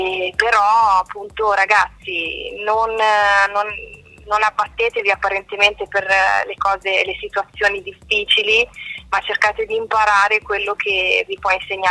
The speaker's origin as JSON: {"language": "Italian", "town": "Pavia", "region": "Lombardy", "country": "Italy", "said": "Federico e io siamo di Pavia"}